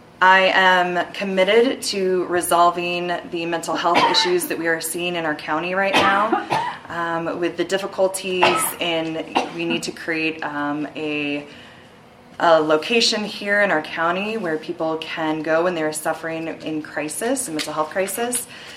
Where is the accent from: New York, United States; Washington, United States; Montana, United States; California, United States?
Montana, United States; Billings; I'm originally from Billings. I went out of state to Carleton College for undergrad and then came back to University of Montana School of Law.